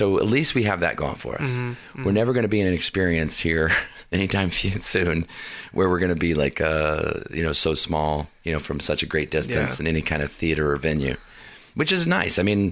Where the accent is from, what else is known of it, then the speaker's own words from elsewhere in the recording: Indiana, United States; because I grew up in Indiana, near Indianapolis, where Will just came back from.